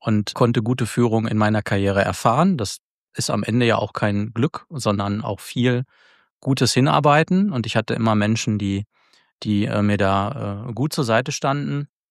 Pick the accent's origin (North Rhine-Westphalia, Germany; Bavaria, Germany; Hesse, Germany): North Rhine-Westphalia, Germany; born there; now in Magdeburg, Germany; ich bin ja gebürtiger Ostwestfale, aber wir haben uns hier sehr schnell sehr heimisch gefühlt.